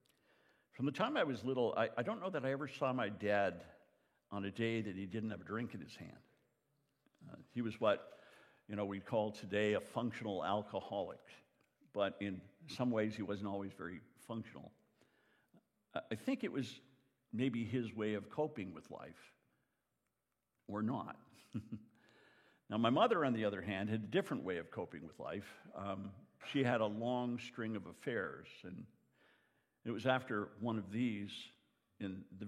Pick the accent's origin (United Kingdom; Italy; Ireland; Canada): Canada; now in United States; Now, most of you know that I grew up mostly in Canada. I'm Canadian by birth, though I'm an American citizen now. And my dad, he was British. He was from Great Britain.